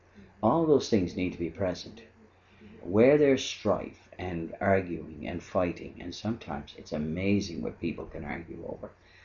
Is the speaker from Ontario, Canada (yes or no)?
no; Southwest Margaree, Nova Scotia, Canada; I grew up in Southwest Margaree, and we were the only French family in Southwest Margaree.